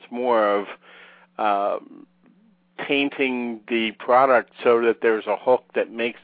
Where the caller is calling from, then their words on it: Palm Beach, Florida, United States; I'm calling from Palm Beach, Florida.